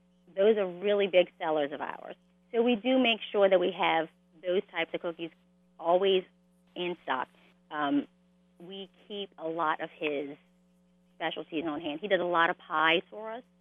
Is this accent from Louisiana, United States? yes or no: yes; Marrero, Louisiana, United States; We are from Marrero, and we are on the west bank of New Orleans. So it's not very far at all, just a very short trip across the river.